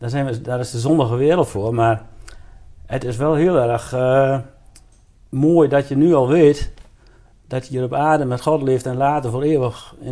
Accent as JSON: {"language": "Dutch", "region": "Gelderland", "country": "Netherlands", "tie": "born or raised there", "accent": "Veluwe-Twente", "moved": "as an adult", "lives_now": "Twente, Netherlands", "said": "Ik ben op de Veluwe ben ik opgegroeid. En ik ben 8 jaar geleden ben ik naar Twente verhuisd. En ik praat een beetje een Veluws-Twents accent, zeg maar."}